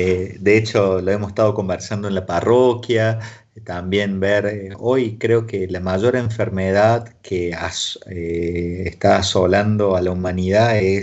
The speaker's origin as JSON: {"language": "Spanish", "town": "Villa Carlos Paz", "region": "Córdoba", "country": "Argentina", "tie": "born or raised there", "said": "es mi tierra, ahí nací, ahí crecí, ahí fui bautizado. Hoy es noche de recuerdo, recién Bahía Blanca, ahora Carlos Paz, ahí nació mi vocación"}